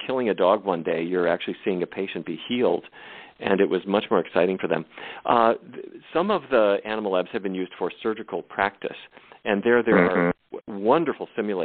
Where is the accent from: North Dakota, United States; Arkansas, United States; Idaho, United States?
North Dakota, United States; Fargo; Now, I grew up in Fargo, North Dakota.